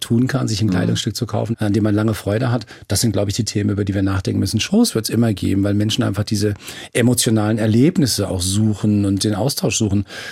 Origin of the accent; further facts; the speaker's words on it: Frankfurt, Hesse, Germany; ich bin Frankfurter von ganzem Herzen und mein sehnlichster Wunsch ist es, dass ich einfach bis ins Hohe Alter hier in dieser Stadt bleiben kann.